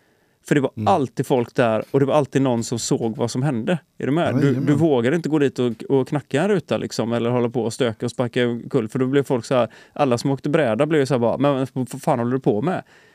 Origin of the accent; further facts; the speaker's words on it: Onsala, Halland County, Sweden; Det var ju till och med ute i de fina kvarteren i Onsala där jag kommer ifrån. Från början liksom.